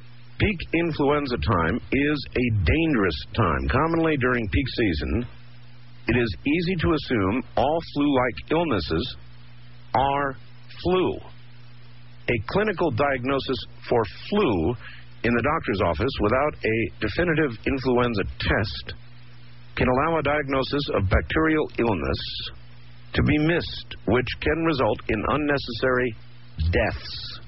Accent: Iowa, United States; born there; I was born in Iowa and have always longed to move to California.

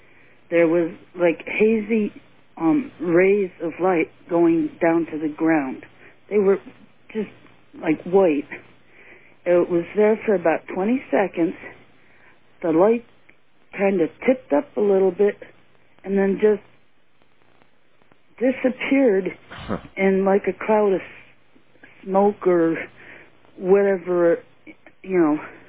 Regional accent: Glendale, Arizona, United States; I'm from Glendale, Arizona.

